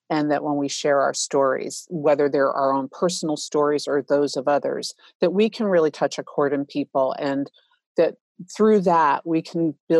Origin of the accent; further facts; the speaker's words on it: New York, United States; I grew up in New York.